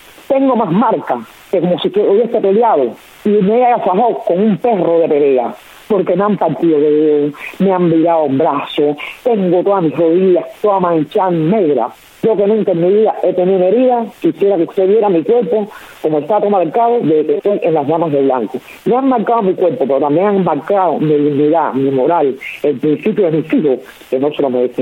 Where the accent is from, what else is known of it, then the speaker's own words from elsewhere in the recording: Cuba; como ciudadana cubana de aquí, de este país, porque vivo aquí y nací aquí y me he criado aquí